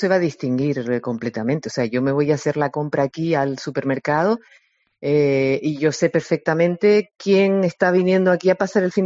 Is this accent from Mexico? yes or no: no; La Orotava, Canary Islands, Spain; Yo soy de la Orotava, sí, un pueblo de un barrio, de la Perdoma, de la Orotava, que está en la Orotava.